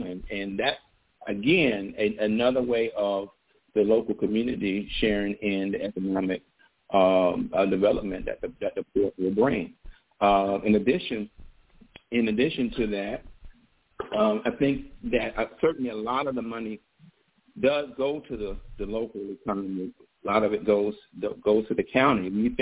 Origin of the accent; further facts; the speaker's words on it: Riviera Beach, Florida, United States; So I grew up in West Palm Beach. I grew up here in Riviera Beach. So I'm homegrown. I'm homegrown. I know the community.